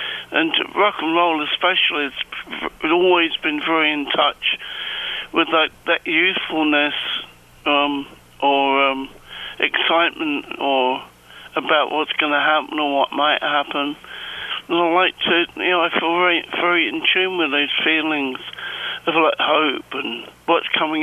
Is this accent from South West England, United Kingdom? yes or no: no; London, United Kingdom; growing up in Muswell Hill in a working class family. And we, it was a big family.